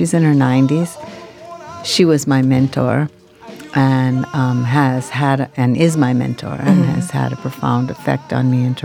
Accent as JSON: {"language": "English", "town": "Detroit", "region": "Michigan", "country": "United States", "tie": "born or raised there", "said": "And I grew up near Diego Rivera's Detroit industry murals at the Detroit Art Institute."}